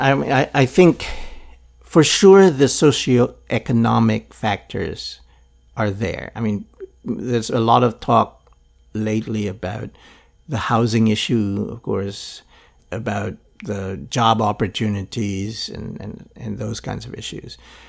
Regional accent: Philippines; I grew up in Philippines under Marcos, and we could not do any of what the protesters are doing now.

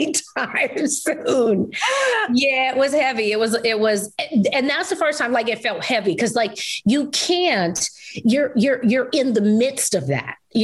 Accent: New York, United States; I'm from New York. Okay. So let me know where I stand with you.

